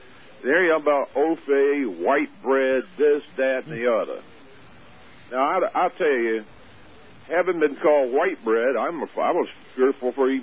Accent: the South, United States; born there; now in Virginia, United States; I'm a Southerner by birth and a Virginia by the grace of God.

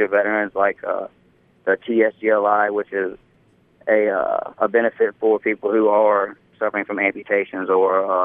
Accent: Alabama, United States; I was raised in Alabama, and my mother would slap my mouth if I wasn't saying yes, ma'am, right now.

